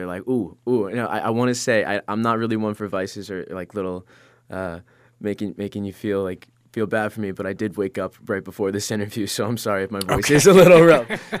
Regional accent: Bradenton, Florida, United States; Is my hometown actually. I'm from Bradenton, Florida.

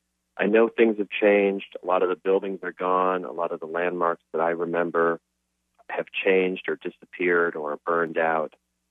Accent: Flint, Michigan, United States; and it still is home to me. And in another sense, I'm angry that we've somehow let this happen to my hometown and other towns like it around the country.

